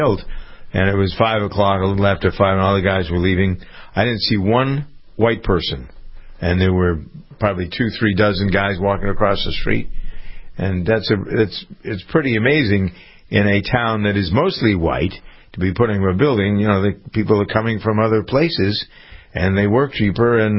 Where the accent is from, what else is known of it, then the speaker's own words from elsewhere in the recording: Framingham, Massachusetts, United States; We had a lot of building going on in my hometown of Framingham.